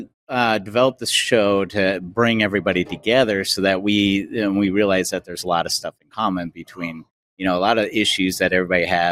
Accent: Anchorage, Alaska, United States; Well, I'm from Anchorage, Alaska.

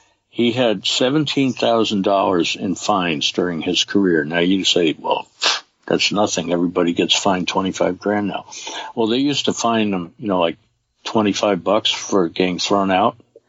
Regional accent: Brooklyn, New York, United States; And I can say that because I grew up in Brooklyn.

